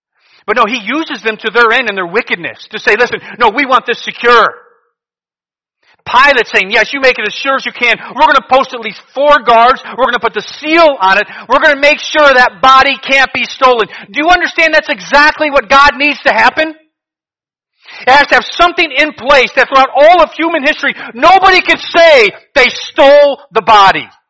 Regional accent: Cleveland, Ohio, United States; He knew as I was a teenager growing up in Cleveland, I'd be in New Guinea one day.

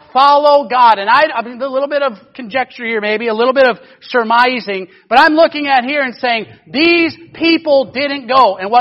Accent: Wisconsin, United States; I'm from Wisconsin. I got blood. I don't got blood. I got milk.

